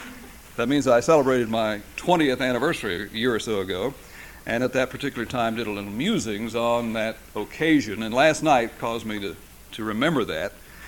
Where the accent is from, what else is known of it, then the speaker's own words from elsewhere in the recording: Texas, United States; First of all, I am from Texas, and I say that because I think right off the bat we should have an understanding. I won't say anything about your accent if you won't say anything about mine